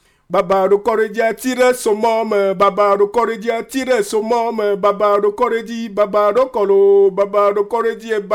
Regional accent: Togo; Damals also in meinem Heimatland Togo, als die deutschen Kolonien sind gekommen, haben auch unsere Leute gekämpft.

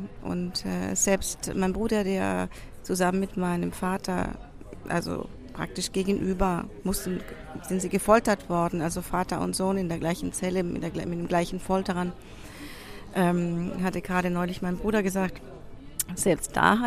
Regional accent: Chile; also mitzuteilen, wir kommen aus Chile.

